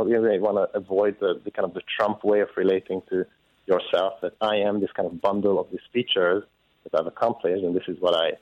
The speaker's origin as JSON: {"language": "English", "country": "Hungary", "second_language": "English", "said": "So my name, I'm Hungarian originally. That's why my accent is all messed up."}